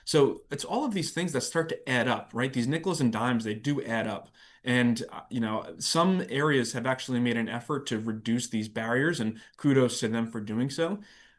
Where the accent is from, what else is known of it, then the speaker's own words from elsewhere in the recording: New York City, New York, United States; I'm from New York, right? So New York is an extremely expensive place